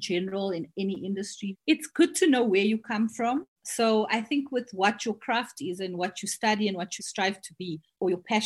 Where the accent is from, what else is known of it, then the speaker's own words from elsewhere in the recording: Durban, KwaZulu-Natal, South Africa; now in Johannesburg, South Africa; I think being in Johannesburg, and I'm also from Durban